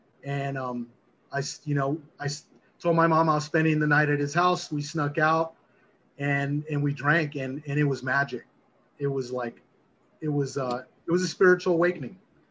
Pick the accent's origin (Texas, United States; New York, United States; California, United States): California, United States; Los Angeles; I was born in Los Angeles. My parents were actually born in Los Angeles. And so I've grown up